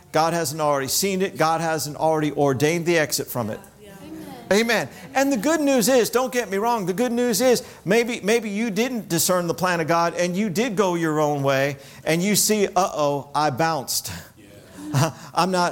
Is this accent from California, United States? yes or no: no; Hollywood, Florida, United States; Well, I grew up in South Florida, Hollywood, Florida, right between Miami and Fort Lauderdale.